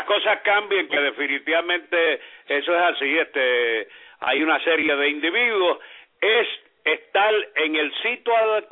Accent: Puerto Rico; lo lloré como puertorriqueño. Es un honor y un orgullo ver al puertorriqueño en una actitud como esa

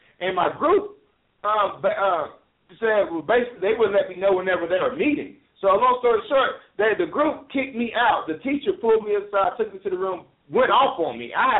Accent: Lubbock, Texas, United States; This is after playing Tech, being high profile Texas Tech, high profile in my hometown, everything. So, but then I just prayed, God, get me back to Lubbock. He got me back to Lubbock, man.

